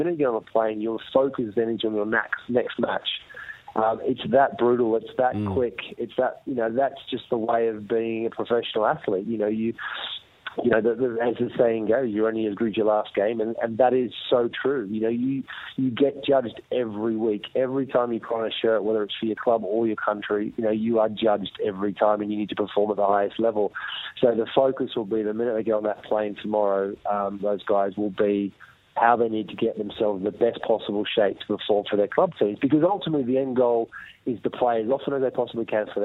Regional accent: Australia; what we need to do as Australian players, yes, we need to evolve, and the team has evolved

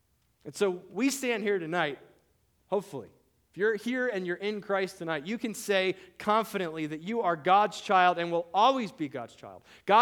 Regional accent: Mexico City, Mexico; also born or lived in West Virginia / Pennsylvania / Ohio / North Carolina; now in California, United States; I'm a missionary kid. I grew up in Mexico City, and I hate the question people ask, "Hey, where are you from?" Because for me, I'm from West Virginia, Pennsylvania, Ohio, North Carolina, Mexico City, and California now.

